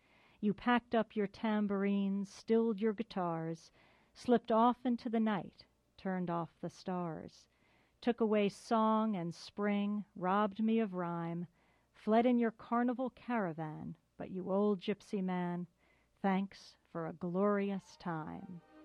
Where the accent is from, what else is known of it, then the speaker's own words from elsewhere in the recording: Washington, District of Columbia, United States; born there; I was born in Washington, D.C. when he was working there